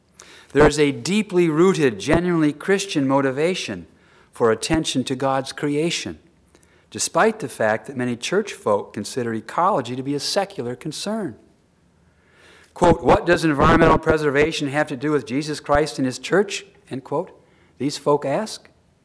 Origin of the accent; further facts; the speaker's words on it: Muskegon, Michigan, United States; Or if you contaminate Muskegon Lake, where I grew up in Muskegon, you can fix it.